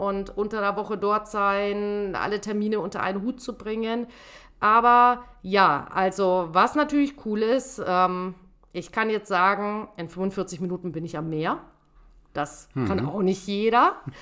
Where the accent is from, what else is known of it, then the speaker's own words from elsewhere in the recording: Southern Germany, Germany; born there; Für mich als gebürtige Süddeutsche erstmal ein Schock war. Es ist Bremen, die Hansestadt. Also ich bin seit Anfang Februar jetzt unter der Woche die meiste Zeit mittlerweile tatsächlich auch schon in Bremen.